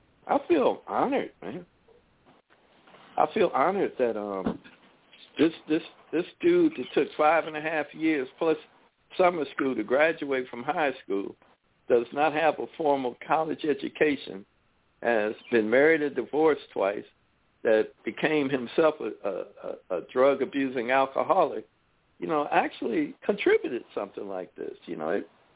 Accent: United States; I was born and raised here. I am, maybe I'm not a patriot, but I am a black patriot, you know, and I am as American as cherry pie, you know.

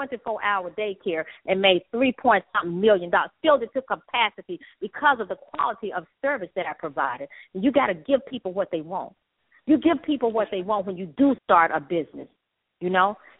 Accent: the South, United States; It's called Unbreakable, The Down-Home Truth, because I'm from the South, you know.

